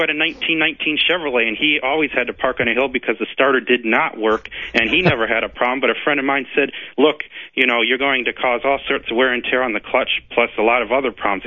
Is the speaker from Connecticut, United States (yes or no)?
yes; Connecticut, United States; I'm originally from northwestern Connecticut, and I'm a thrifty Yankee at heart.